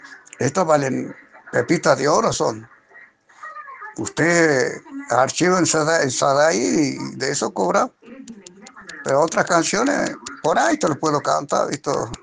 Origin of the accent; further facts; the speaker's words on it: Monte Quemado, Santiago del Estero, Argentina; also born or lived in Buenos Aires; Yo soy de Monte Quemado, provincia de Santiago del Estero.